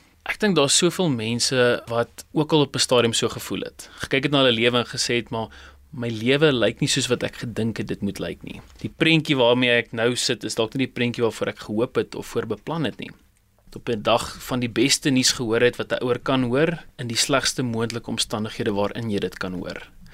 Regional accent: Pretoria, Gauteng, South Africa; En as jy baie goed doen hier in Pretoria waar ek vandaan kom, dan verskyn jou naam in die koerant as 'n top 10 kind.

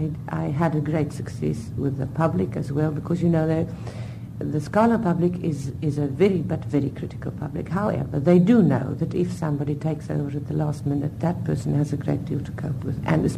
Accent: South Africa; not only just because I'm South African

